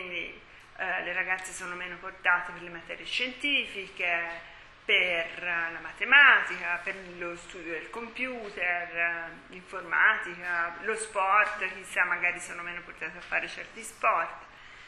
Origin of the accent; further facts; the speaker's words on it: Florence, Tuscany, Italy; Per cui io sono di Firenze e c'è questa cosa che ce l'abbiamo con i pisani